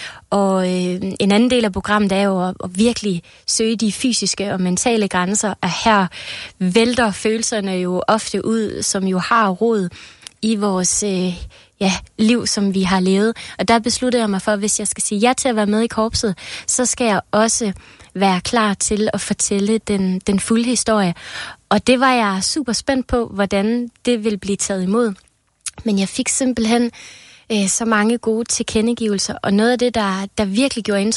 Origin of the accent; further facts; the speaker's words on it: Kolding, Region of Southern Denmark, Denmark; selvom jeg er fra Kolding, så kommer jeg faktisk rimelig hyppigt herover af.